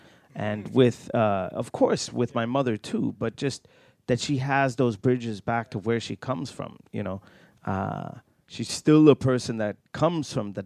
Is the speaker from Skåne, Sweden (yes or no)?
yes; Lund, Skåne, Sweden; They're also a company founded in my hometown, Lund, which means a lot.